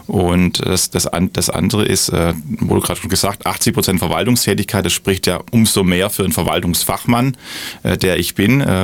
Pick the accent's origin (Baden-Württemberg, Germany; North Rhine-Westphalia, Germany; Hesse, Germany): Baden-Württemberg, Germany; also ich komme ja aus der Region, bin ja im Landkreis auch aufgewachsen, schätze Schwäbisch Hall schon lange